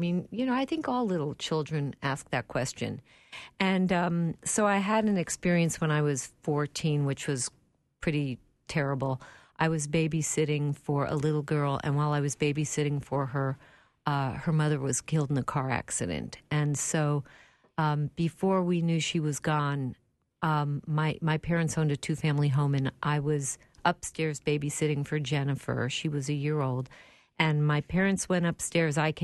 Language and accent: English; Tenafly, New Jersey, United States; Well, as Marty mentioned, I grew up in Tenafly, New Jersey, and I, too, am from a Jewish family, but we were not quite as religious as Marty's family.